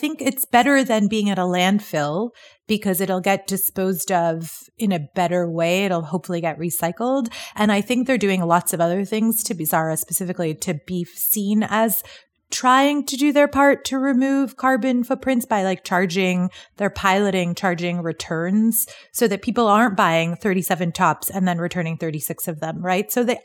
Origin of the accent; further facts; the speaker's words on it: Canada; being Canadian